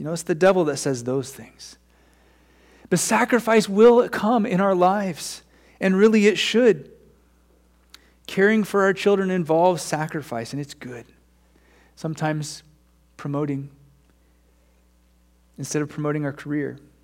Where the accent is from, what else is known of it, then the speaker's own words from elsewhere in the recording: Portland, Oregon, United States; I lived in Portland. I was born and raised in Portland.